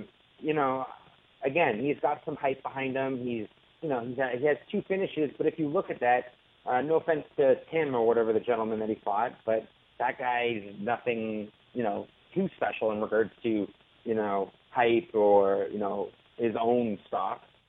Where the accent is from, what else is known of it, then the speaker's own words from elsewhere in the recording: Toronto, Ontario, Canada; it makes sense that they want me to fight in Toronto because I'm from Toronto